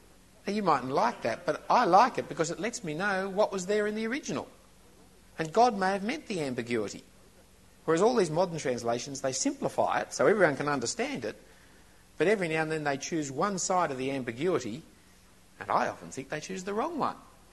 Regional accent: Australia; being Australian, of course, it can't be any good.

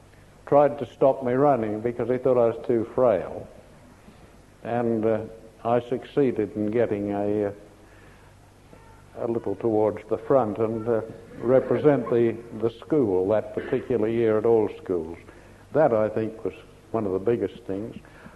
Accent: Australia; I said, I'm not a European. I said, I'm Australian, and that's very different.

